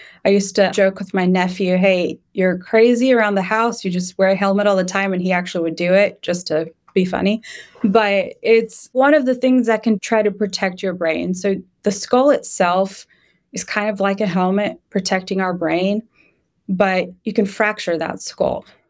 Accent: Texas, United States; I'm from Texas and I love football, as most of my friends know.

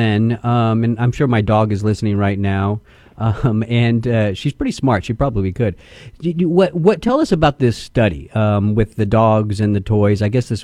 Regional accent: Texas, United States; She's a PhD student at Texas Tech, my home state there

